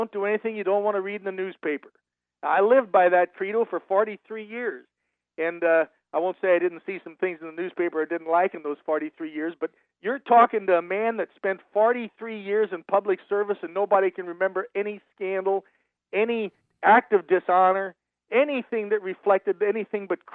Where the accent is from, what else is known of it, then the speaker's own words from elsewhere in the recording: Belleville, Illinois, United States; a police magistrate in my hometown of Belleville, 12 years a member of the House of Representatives in Illinois